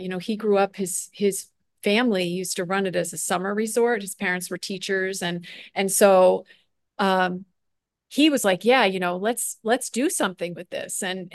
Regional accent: Long Island, New York, United States; You know, I grew up on Long Island, so I was used to like residential everything, house, driveway.

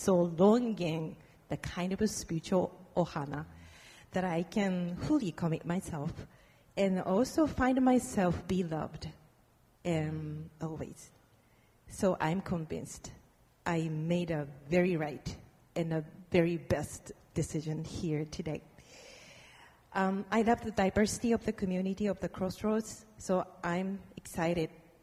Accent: Hiroshima, Japan; English is a second language; moved away as an adult; also born or lived in Kyoto; now in Hawaii, United States; I was born and raised in Japan, in Hiroshima, and I live in Kyoto for a long time. I moved to Hawaii and 3 years ago with my wonderful Japanese husband

